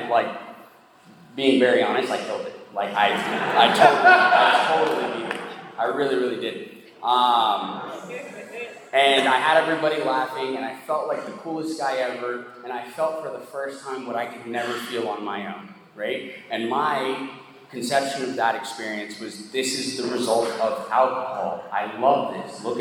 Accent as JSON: {"language": "English", "town": "Miami", "region": "Florida", "country": "United States", "tie": "born or raised there", "said": "I'm from Miami, by the way. That's not just where I'm sober now. That's like where I was raised as well."}